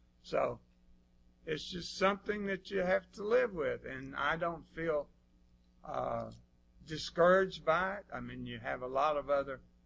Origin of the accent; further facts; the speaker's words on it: Athens, Georgia, United States; now in Atlanta, United States; I came from here from Athens, Georgia, and I was in my 30s, and Atlanta was wonderful for young people.